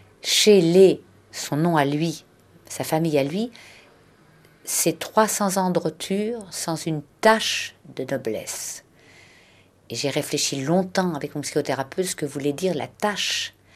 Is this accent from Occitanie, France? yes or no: no; Grand Est, France; J'ai grandi en Champagne, ce qui me fait dire souvent que je suis champenoise